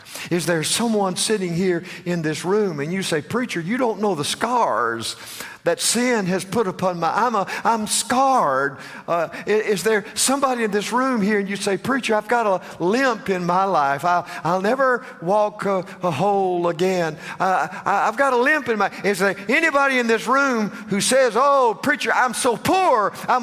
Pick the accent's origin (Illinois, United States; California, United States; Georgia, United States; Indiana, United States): Georgia, United States; born there; I was born over in Carroll County, Georgia. Now, you don't have to be born in Carroll County to go to heaven, but you ought to go through there one time just to be sure.